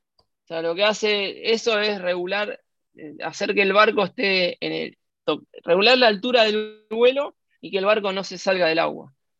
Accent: Rosario, Santa Fe, Argentina; Yo soy rosarino, nací en Rosario. Navegué siempre acá. Mis primeros pasos fueron en Rosario.

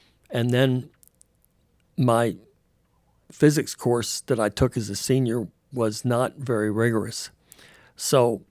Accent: Florida, United States; the only reason I got into college was because I was from Florida.

